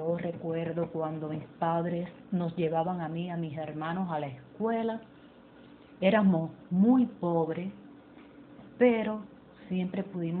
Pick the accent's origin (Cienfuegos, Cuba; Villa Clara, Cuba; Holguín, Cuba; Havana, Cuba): Cienfuegos, Cuba; Lajas; Yo crecí en Cuba, provincia Cienfuegos, ciudad Lajas.